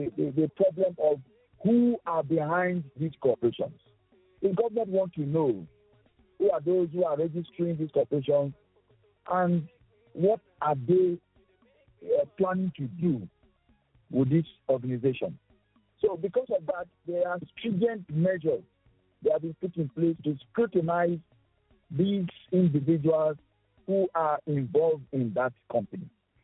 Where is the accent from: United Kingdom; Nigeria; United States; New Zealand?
Nigeria; Niger Delta; now in Lagos, Nigeria; I'm resided in Lagos, Nigeria. Mm-hmm. I'm from the Niger Delta part of the country.